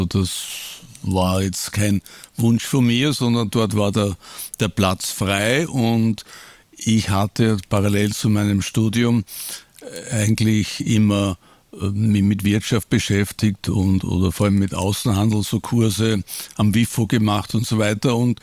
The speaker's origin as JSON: {"language": "German", "region": "Vienna", "country": "Austria", "said": "in meinem Herzen sage ich oft, ich bin Österreicher, Strich Europäer, vielleicht noch Weltbürger, aber eigentlich sehr im Herzen ein auch, oder Wiener vor allem"}